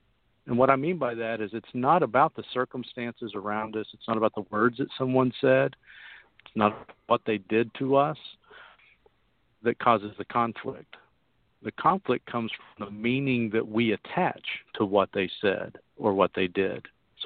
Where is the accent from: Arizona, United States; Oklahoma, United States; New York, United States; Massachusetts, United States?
Oklahoma, United States; Oklahoma City; moved away as an adult; now in Texas, United States; But I'm originally from Oklahoma City. I've been in Texas pretty much my entire married life. So about 27 years worth.